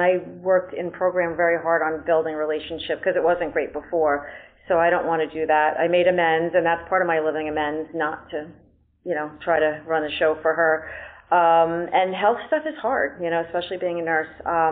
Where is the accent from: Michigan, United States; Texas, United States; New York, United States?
New York, United States; from New York.